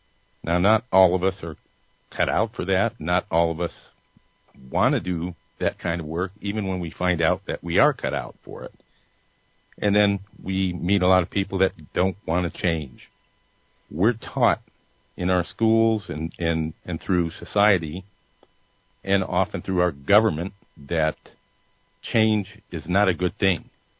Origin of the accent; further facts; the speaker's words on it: Ohio, United States; born there; I was born in Ohio 56 years ago today, believe it or not.